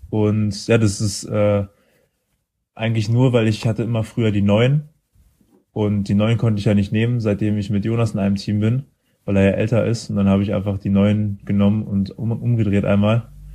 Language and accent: German; Berlin, Germany; Zum einen mal ist es natürlich der Verein aus meiner Heimat